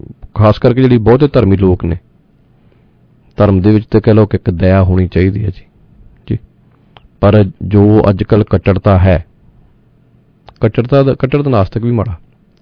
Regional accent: Punjab, India; ਉਹਨਾਂ ਦਾ ਪਿੰਡ ਜ਼ਿਲ੍ਹਾ ਕਪੂਰਥਲਾ ਦੇ ਵਿੱਚ ਪਿੰਡ ਬਲੇਰ ਖਾਨਪੁਰ ਹੈ ਮੇਰੇ ਪਿੰਡ ਤੋਂ ਤਕਰੀਬਨ 1.25 ਕਿਲੋਮੀਟਰ ਸੋ ਮੈਂ 6ਵੀਂ ਤੋਂ ਲੈ ਕੇ ਅਤੇ 10ਵੀਂ ਤੱਕ ਬਲੇਰ ਖਾਨਪੁਰ ਸਕੂਲ ਦੇ ਵਿੱਚ ਹੀ ਪੜ੍ਹਿਆ।

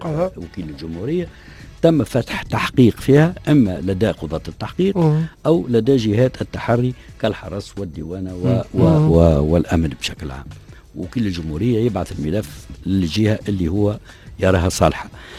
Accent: Tunisia; ما كانش عندنا في تونس حتى آلية في مجال تمويل الإرهاب

